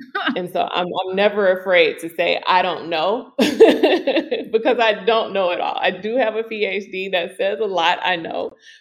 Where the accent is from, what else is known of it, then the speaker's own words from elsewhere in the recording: Tennessee, United States; also born or lived in Pembroke Pines, Florida / Tallahassee, Florida / Atlanta, Georgia / California; I am from Tennessee, but I've also lived in just outside of Miami in Pembroke Pines.